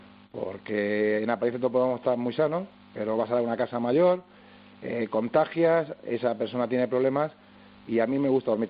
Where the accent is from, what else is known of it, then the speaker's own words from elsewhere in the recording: Mazarrón, Region of Murcia, Spain; yo soy de Mazarrón, de Murcia.